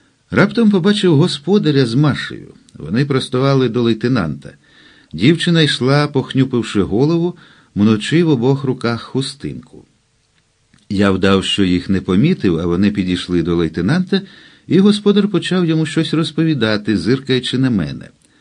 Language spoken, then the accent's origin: Ukrainian; Lviv, Lviv Oblast, Ukraine; А довідавшись, що я зі Львова